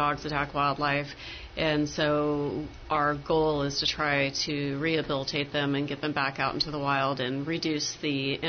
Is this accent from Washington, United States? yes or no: yes; Marysville, Washington, United States; Marysville.